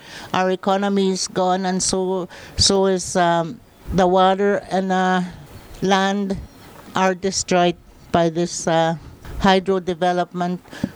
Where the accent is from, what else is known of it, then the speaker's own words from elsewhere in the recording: Cross Lake, Manitoba, Canada; I'm from Pimichigamag, a community in Cross Lake, northern Manitoba, in Canada.